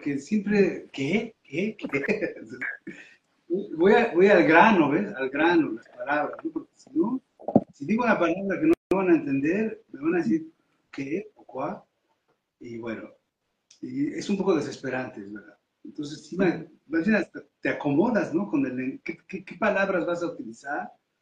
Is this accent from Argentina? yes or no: no; Mexico; accent: Mexican; mi acento es muy mexicano, en francés.